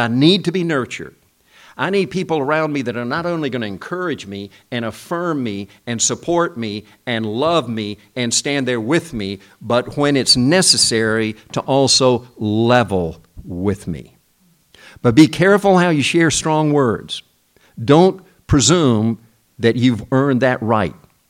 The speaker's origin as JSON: {"language": "English", "country": "South Korea", "tie": "born or raised there", "said": "when I was growing up in Korea, it seemed like every Saturday, along with my weekly bath, I got my weekly spanking."}